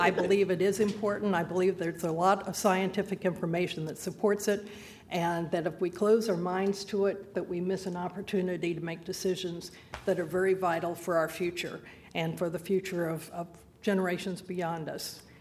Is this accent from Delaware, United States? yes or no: yes; Rehoboth Beach, Delaware, United States; I'm from Rehoboth Beach, and I'm speaking as an individual.